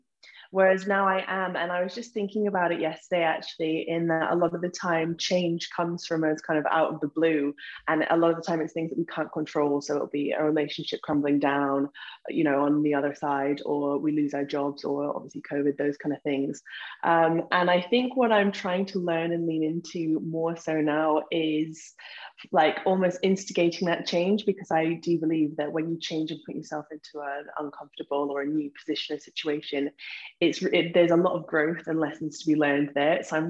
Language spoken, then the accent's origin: English; Scotland, United Kingdom; and then I was self-quarantining, self-isolating, whatever you call it, in Scotland with my mum, which is where I spent most of my years growing up.